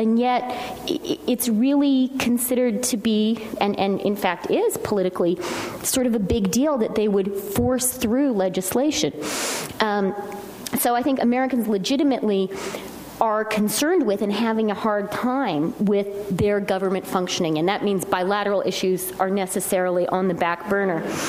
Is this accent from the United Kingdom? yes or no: no; Canada; now in New York, United States; I live in the United States and live in New York, and I am Canadian.